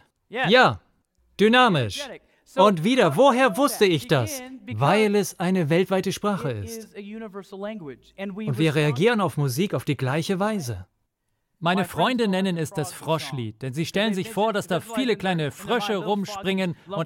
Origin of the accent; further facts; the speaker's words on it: United States; Und als Amerikaner empfinden wir das sehr patriotisch.